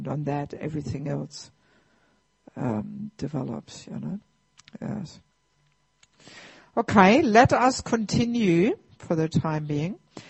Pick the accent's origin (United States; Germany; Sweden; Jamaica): Germany; English is a second language; when I was a child, I grew up in Germany in a small village there.